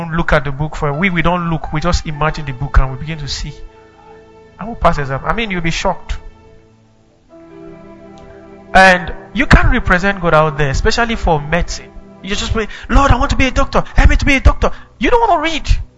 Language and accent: English; Zaria, Kaduna State, Nigeria; I was coming from an apostolic setting. I grew up in Kaduna, Zaria. So we are known there till today for prayer.